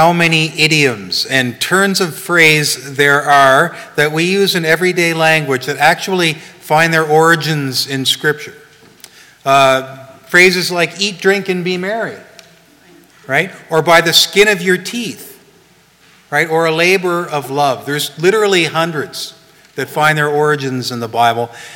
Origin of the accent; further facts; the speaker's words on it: Nova Scotia, Canada; I'm from Nova Scotia, and sometimes I get to go to the beach